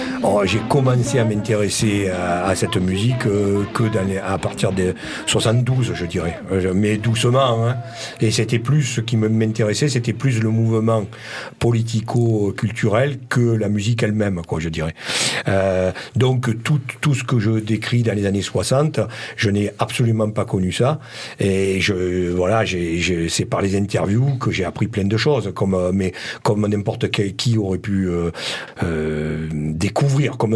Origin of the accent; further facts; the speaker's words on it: Marseille, Provence-Alpes-Côte d'Azur, France; accent: Marseille; j'ai un accent marseillais à couper au couteau